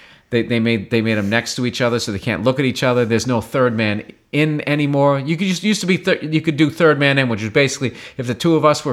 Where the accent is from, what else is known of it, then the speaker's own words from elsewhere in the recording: Massachusetts, United States; I grew up outside of Boston, and it was one of those deals where you had to grow up in a hockey family.